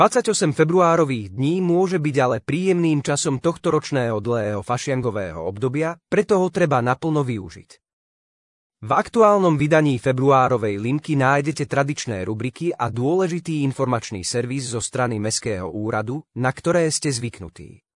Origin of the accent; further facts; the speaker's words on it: Levoča, Prešov Region, Slovakia; Levoča je mojím rodiskom, narodil som sa a aj bývam na Vysokej ulici.